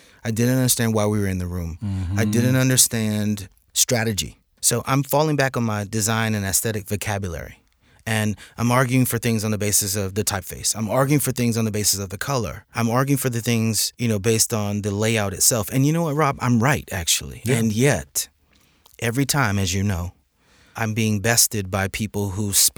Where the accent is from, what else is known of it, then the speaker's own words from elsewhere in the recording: Lexington, South Carolina, United States; And we're from Lexington, South Carolina, very, very small town. Where I was born and raised, and they were sharecroppers.